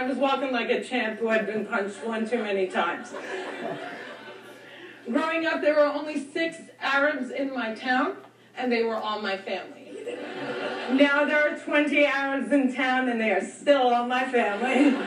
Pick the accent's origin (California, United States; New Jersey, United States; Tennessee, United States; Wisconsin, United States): New Jersey, United States; And I'm from Jersey, and we are really concerned with being chic.